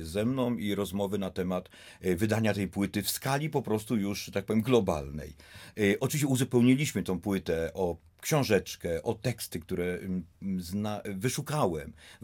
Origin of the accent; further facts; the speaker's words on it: Łódź, Łódź Voivodeship, Poland; Ja jestem z Bałut, urodziłem się na Bałutach, żyłem wśród ludzi z tamtej kultury